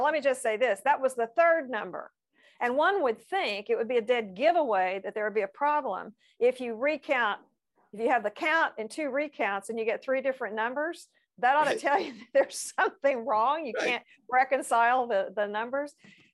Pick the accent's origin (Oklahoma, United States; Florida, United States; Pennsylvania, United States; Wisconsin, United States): Oklahoma, United States; I mean, when I was growing up in Oklahoma, there was the statute said